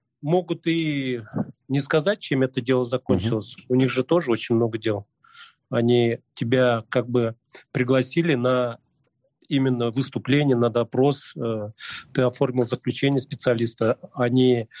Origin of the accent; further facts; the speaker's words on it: Chuvashia, Russia; я-то не русский, я чуваш